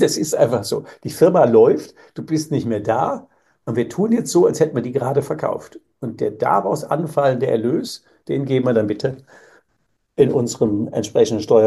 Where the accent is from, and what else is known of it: Koblenz, Rhineland-Palatinate, Germany